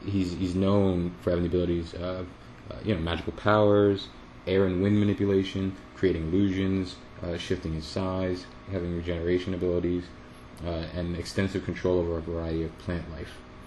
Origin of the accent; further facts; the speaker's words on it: United States; Yeah, see, I'm an American.